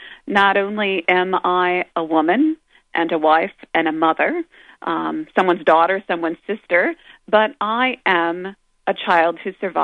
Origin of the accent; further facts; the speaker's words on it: Iowa, United States; I'm from Iowa.